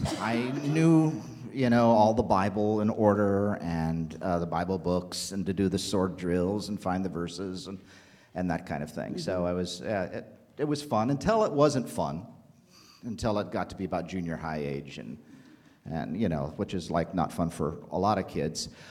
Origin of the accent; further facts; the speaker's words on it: Whitehall, Montana, United States; And so I grew up on a farm and in Whitehall, Montana. It was actually a very nice growing up.